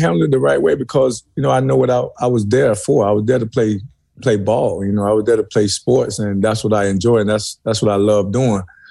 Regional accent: Immokalee, Florida, United States; Yeah, I grew up in Immokalee

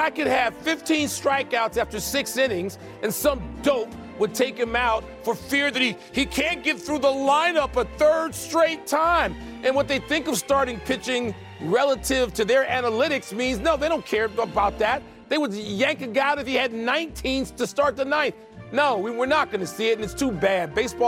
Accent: Chicago, Illinois, United States; often for the community I come from, we come from Chicago.

